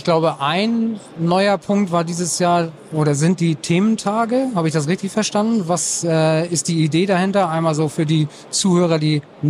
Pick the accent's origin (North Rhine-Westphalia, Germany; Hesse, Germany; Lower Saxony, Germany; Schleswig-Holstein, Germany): Schleswig-Holstein, Germany; ich als Schleswig-Holsteiner